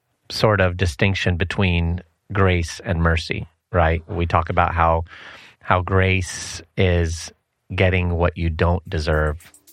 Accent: Lebanon; I grew up in Lebanon, and Lebanon was under French occupation, I don't know if you call it that, but under French rule.

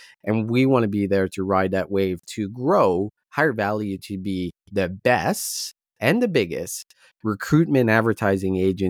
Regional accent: Canada; we're Canadian.

